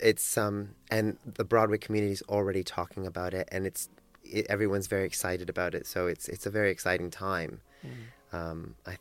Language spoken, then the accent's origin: English; Australia; moved away; also born or lived in Hamburg, Germany; I had lived in Hamburg for about 6 years, wow, on and off, when I moved from Australia to Hamburg.